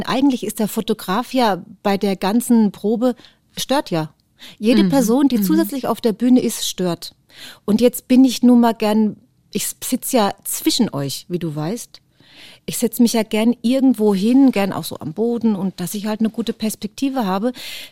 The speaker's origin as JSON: {"language": "German", "town": "Großheubach", "region": "Bavaria", "country": "Germany", "said": "Ich komme aus Groß Heubach."}